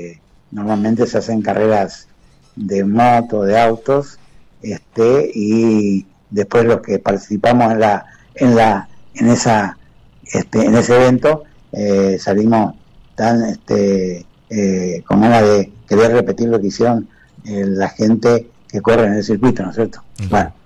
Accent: Misiones, Argentina; como buen argentino, buen misionero, yo vengo entrando a la localidad

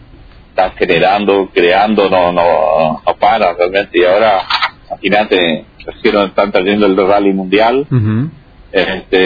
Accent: Argentina; Ojalá que nosotros como Argentina aprovechemos lo que es Vaca Muerta

